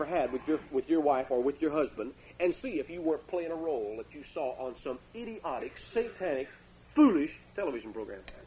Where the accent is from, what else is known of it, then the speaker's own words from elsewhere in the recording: Kentucky, United States; I mean, I was raised in Kentucky, and, you know, it was kind of like South Carolina. when I was a child. I mean, this is in the 50s.